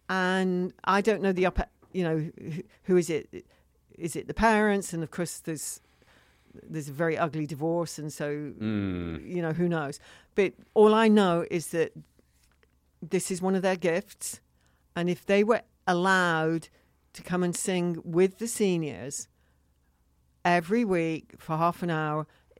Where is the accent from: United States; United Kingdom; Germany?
United Kingdom; England; Because obviously I'm English, which is why I sound funny.